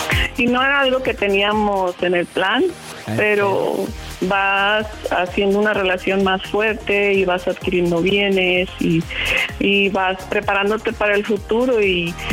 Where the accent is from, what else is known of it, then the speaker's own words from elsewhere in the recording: Sonora, Mexico; now in Tucson, United States; Soy de Sonora. Soy de Sonora y trabajo en bienes raíces.